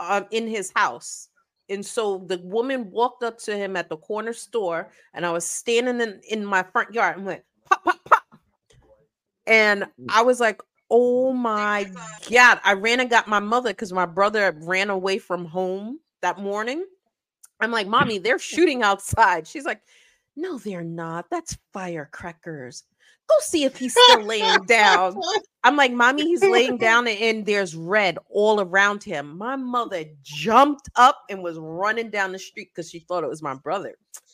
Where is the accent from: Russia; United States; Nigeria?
United States; Queens, New York; I grew up in Hollis, Queens.